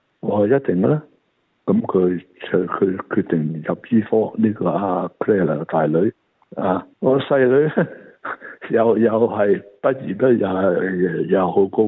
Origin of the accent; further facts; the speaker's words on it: China; 咁我嗰阵咧就系、是、我系得我一个中国人啦